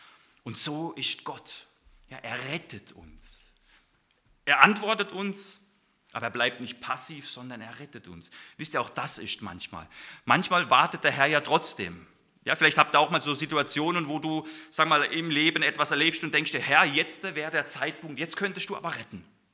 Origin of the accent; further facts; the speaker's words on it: Freiburg, Baden-Württemberg, Germany; now in Koblenz, Germany; Sie kommt ja aus Freiburg, oder wir kommen aus Freiburg. Ich bin ja in Koblenz da oben.